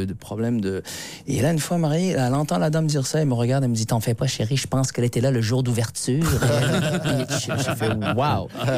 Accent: Laval, Quebec, Canada; born there; Je suis né au Québec.

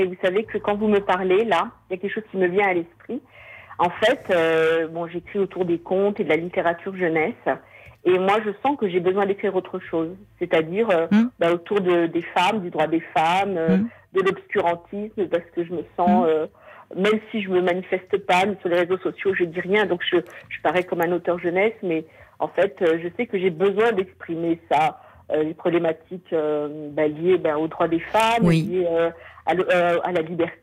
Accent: France; born there; moi je viens d'une région, je suis née en France, mais dans la région d'où je suis, très peu de gens savaient dire lecture. Je suis la première de la famille à avoir fait des études

